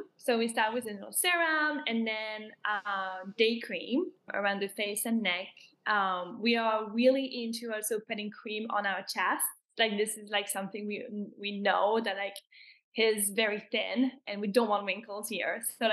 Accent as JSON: {"language": "English", "town": "Versailles", "region": "Île-de-France", "country": "France", "tie": "born or raised there", "said": "Okay, so I grew up in Versailles, and it was really cool because as a kid, so Versailles is very culture-oriented around music"}